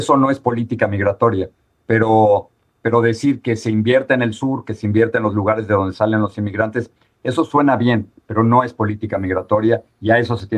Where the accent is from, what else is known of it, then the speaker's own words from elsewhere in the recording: Mexico; now in United States; Yo soy un inmigrante mexicano y no somos ni criminales ni violadores.